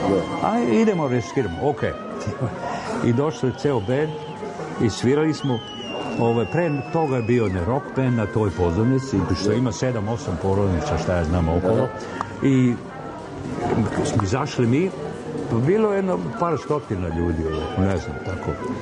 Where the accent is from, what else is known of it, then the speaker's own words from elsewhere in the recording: Belgrade, Serbia; Ja sam odrastao u Beogradu